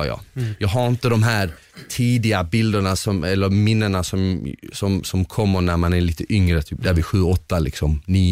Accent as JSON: {"language": "Swedish", "town": "Malmö", "region": "Skåne", "country": "Sweden", "tie": "born or raised there", "said": "jag visste inte så dålig svenska jag pratade, för jag hade ju bara pratat med folk som bodde i mitt område. Jag växte upp i Rosengård då."}